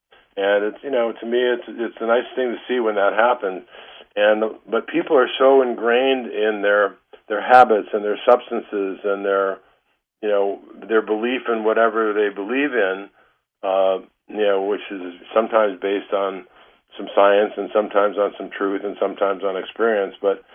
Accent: Detroit, Michigan, United States; You know, you and I grew up in Detroit.

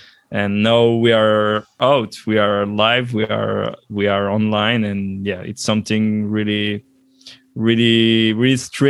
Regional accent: Belgium; English is a second language; I'm half Belgian, half Italian. I'm born and raised in Belgium.

